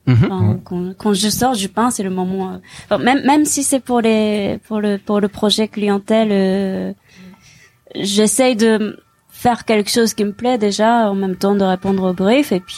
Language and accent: French; Nagoya, Aichi, Japan; Je viens de Nagoya qui est.